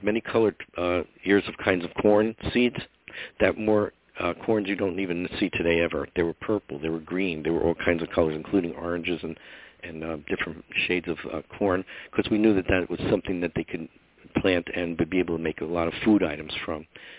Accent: Scotland, United Kingdom; I'm Scottish, that's whatever I am. And half Polish.

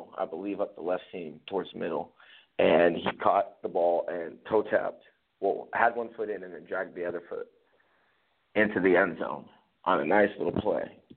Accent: San Jose, California, United States; I've grown up and was born and raised in the Bay Area in San Jose, so you hardly ever really hear anybody out here say 49ers. We all say Niners.

